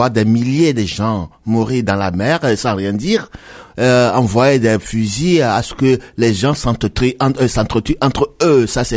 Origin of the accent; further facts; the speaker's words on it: Togo; bon, je viens de l'Afrique de l'Ouest.